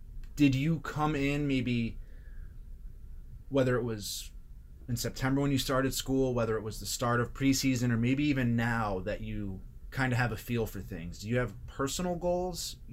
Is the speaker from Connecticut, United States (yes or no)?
yes; Connecticut, United States; I'm from Connecticut, but I do know that it's a stark contrast.